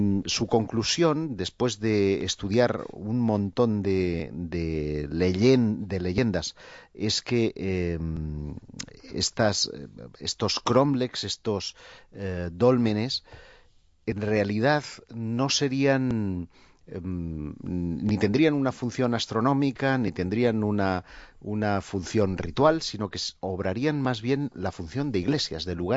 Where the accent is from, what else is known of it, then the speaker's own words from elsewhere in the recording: Catalonia, Spain; Bueno, por hablar por de propios, mi tierra, ¿no?, en toda la zona de la Ampurdana hay 150 megalitos